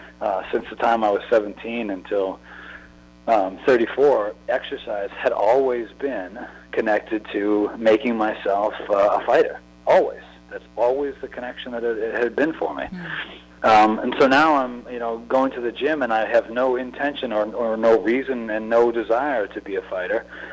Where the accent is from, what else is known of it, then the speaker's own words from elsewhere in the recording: Massachusetts, United States; I'm starting in Seattle, and I'm going to my hometown in Massachusetts.